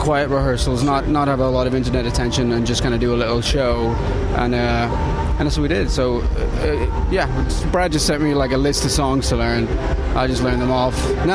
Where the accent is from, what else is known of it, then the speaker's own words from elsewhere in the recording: Ireland; I don't really have a dog in the race because I'm Irish, so I don't...